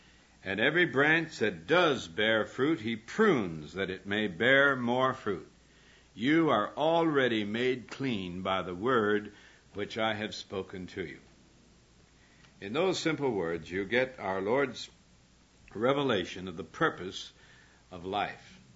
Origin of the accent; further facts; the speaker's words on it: Montana, United States; I grew up in Montana, where all you have is sheep. And I had never seen a vineyard before I came to California